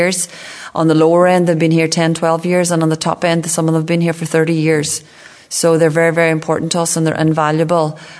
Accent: Ireland; And we'll come out the other side on top, as we always do as an Irish nation.

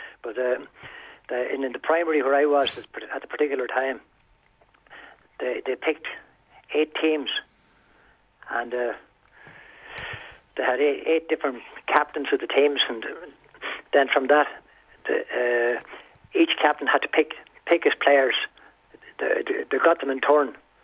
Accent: Ranafast, County Donegal, Ireland; I was born in Rathmullen, yeah. And I was reared actually down by my grandmother down in Ranafast.

